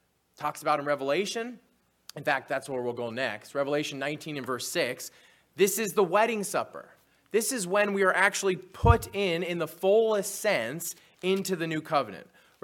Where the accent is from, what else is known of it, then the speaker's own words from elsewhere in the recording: North Dakota, United States; My grandparents were Arkansas. I grew up in North Dakota, as you know.